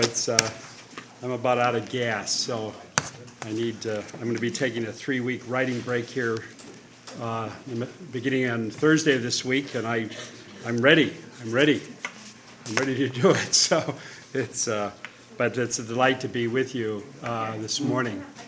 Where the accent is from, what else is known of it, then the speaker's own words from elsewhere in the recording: Chicago, Illinois, United States; but it was where I grew up in the Humboldt Park area of Chicago. And it was a transition area, and it was a tenement area that had lots of apartment buildings and very densely populated.